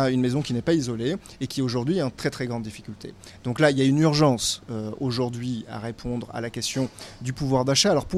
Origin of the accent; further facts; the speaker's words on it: Borrèze, Nouvelle-Aquitaine, France; born there; Je suis né à Borèze, en Dordogne. J'ai fait ma formation ici.